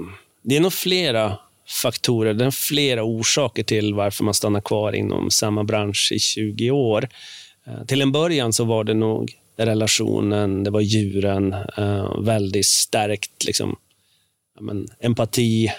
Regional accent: Norway; Swedish is a second language; moved away as an adult; now in Sweden; nej men jag kommer från Norge, jobbat inom turism i alla dessa år från skidor till hotell.

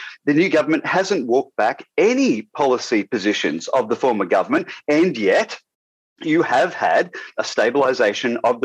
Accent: Australia; I'm an Australian academic.

